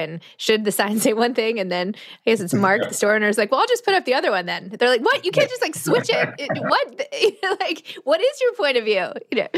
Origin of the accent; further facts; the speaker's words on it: New York City, New York, United States; I'm from New York City and he grew up in Florida.